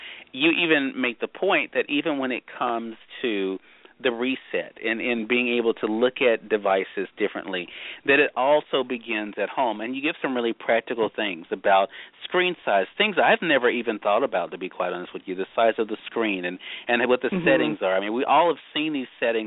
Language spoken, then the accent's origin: English; Mississippi, United States; For my listeners in Mississippi, my home state, and Dr. Dunkley, I think they'll appreciate this.